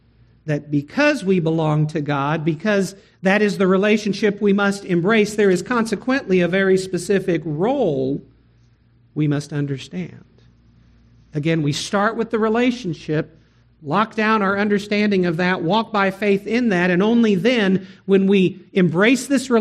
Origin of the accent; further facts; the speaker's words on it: Austin, Texas, United States; The first church that I pastored was in San Antonio, where my wife is from. I'm from Austin.